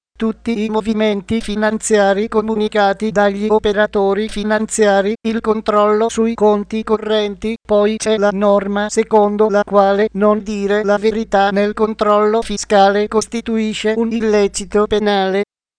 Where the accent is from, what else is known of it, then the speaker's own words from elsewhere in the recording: Naples, Campania, Italy; Io sono napoletano, a Napoli si dice, si parla a schiavere